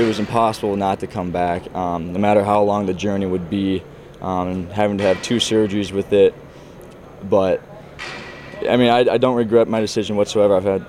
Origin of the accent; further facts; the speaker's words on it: Minnesota, United States; Every kid from Minnesota dreams about playing for the Golden Gophers. And I was a big Gopher hockey and football fan growing up